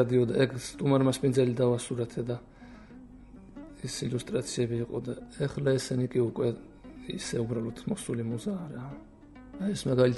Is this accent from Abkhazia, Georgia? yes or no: no; Kakheti, Georgia; also born or lived in Tbilisi; სანახევროდ თბილისში ვიზდებოდი მე და რომ მომენატრებოდა ჩემი კახეთი და ჩემი კუთხის ხალხი